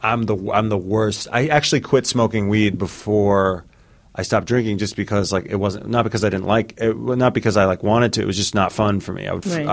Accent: New York City, New York, United States; I grew up in New York City.

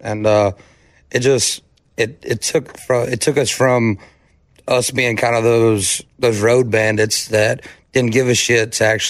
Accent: Pittsburgh, Pennsylvania, United States; now in Weatherford, United States; So I grew up in Pittsburgh. I live in Weatherford. It's just like 45 minutes west of Fort Worth.

